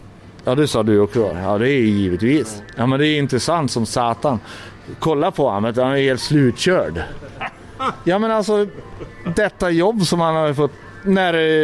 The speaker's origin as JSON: {"language": "Swedish", "region": "Norrland", "country": "Sweden", "tie": "born or raised there", "also_born_or_lived": "Göteborg", "moved": "as an adult", "lives_now": "Floby, Sweden", "said": "flyttade till Göteborg 98. Och innan dess så är jag född 74. Så att jag har bott i Norrland så ända tills 98 då. Och så bodde jag i Göteborg. Men 2015 då fastnade jag för Floby."}